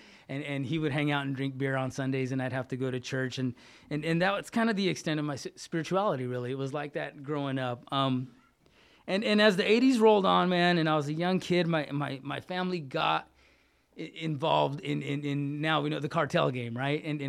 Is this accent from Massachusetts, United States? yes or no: no; California, United States; also born or lived in Fort Lewis, Washington; California, from Northern California. I come from that, but I was actually born in the state of Washington. I was born up in Fort Lewis.